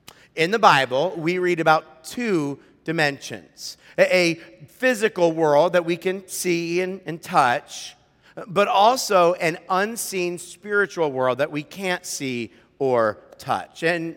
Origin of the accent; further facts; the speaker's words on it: Hammondsport, New York, United States; I grew up in Hammondsport, which is in upstate New York, and we have bats in our town.